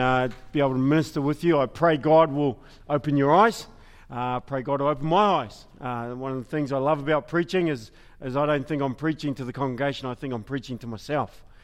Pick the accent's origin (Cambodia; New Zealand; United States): New Zealand; and my wife is a Kiwi. I'm a Kiwi. My dad is a Pommy.